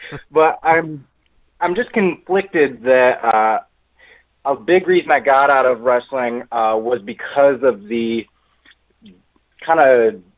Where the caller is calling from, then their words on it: San Francisco, California, United States; from San Francisco.